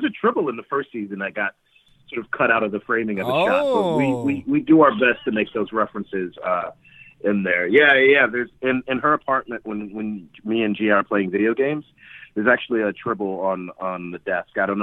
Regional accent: Brooklyn, New York, United States; which is my hometown. I'm from Brooklyn.

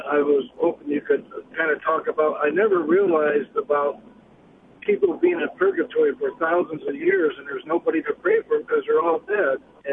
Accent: Grosse Ile, Michigan, United States; Strangely enough, I'm from Groseal, Michigan.

